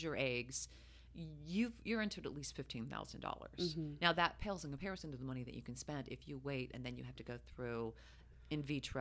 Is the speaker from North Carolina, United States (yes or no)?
no; Salt Lake City, Utah, United States; Yeah. I grew up in Salt Lake City, Utah.